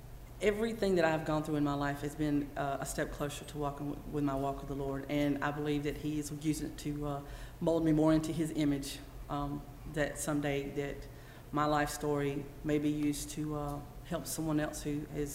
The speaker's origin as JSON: {"language": "English", "town": "Burlington", "region": "North Carolina", "country": "United States", "said": "I'm from Burlington, North Carolina."}